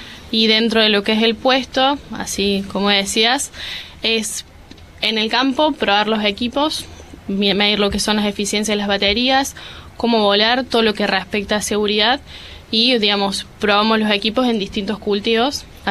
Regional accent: Córdoba, Argentina; now in San Francisco, Argentina; Yo soy de Córdoba, soy nacida y criada en Córdoba capital, y me mudé 200 kilómetros por el trabajo. Y de ahí, bueno, desde San Francisco salimos para todos lados.

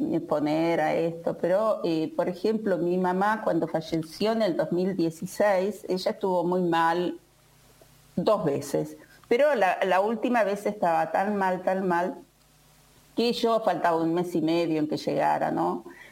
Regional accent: Bovril, Entre Ríos, Argentina; Era tipo un pueblito de 4 o 5 casas. Y mis padres eran leñadores. En ese momento era Villa Bobril, ahora le sacaron el Villa, le dejaron Bobril.

